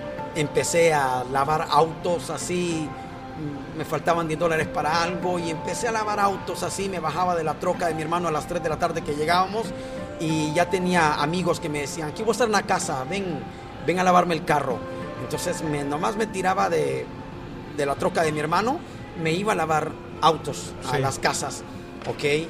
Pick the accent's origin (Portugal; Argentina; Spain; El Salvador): El Salvador; moved away; Amo mucho mi tierra, amo mucho El Salvador.